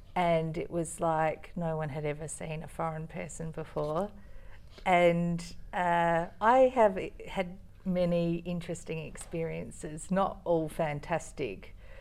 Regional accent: South Australia, Australia; SA ambassador, because that's my home state.

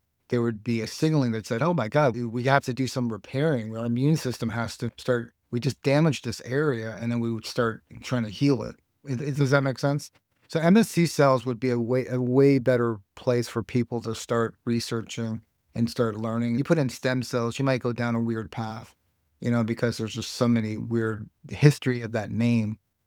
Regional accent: Toronto, Ontario, Canada; I grew up in Toronto

